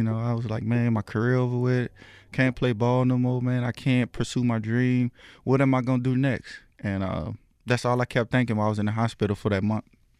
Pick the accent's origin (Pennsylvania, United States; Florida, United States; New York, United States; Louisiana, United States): Louisiana, United States; You know, I only visited LSU, you know, because that was the only school I wanted to go to, my hometown team.